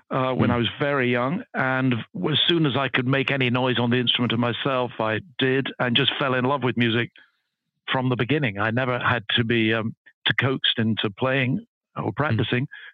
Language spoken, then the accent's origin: English; Edinburgh, Scotland, United Kingdom; I grew up in Edinburgh. I was brought up in Scotland. I went to school in Edinburgh, high school in Edinburgh, then university in Edinburgh. So although I've lost the accent, I'm very much a Scot by background.